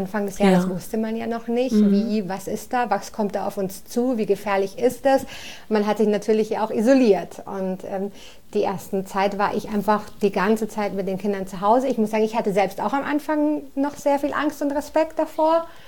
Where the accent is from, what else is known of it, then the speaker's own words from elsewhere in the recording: Spain; German is a second language; ich bin ja Spanierin, Winter ist immer sehr schwer für mich hier.